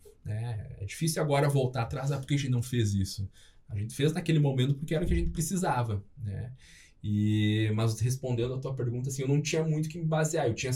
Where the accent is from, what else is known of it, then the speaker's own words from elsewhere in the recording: Bahia, Brazil; eu não sou gaúcho, né? Nasci na Bahia, mas fui criado no interior, uma cidade chamada 13 de Maio. Passei minha vida inteira lá.